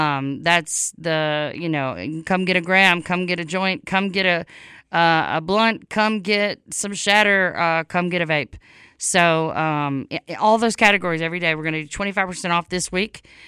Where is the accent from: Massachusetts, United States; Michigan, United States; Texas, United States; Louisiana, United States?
Louisiana, United States; tonight we're going to be talking to someone from my home state, from Louisiana.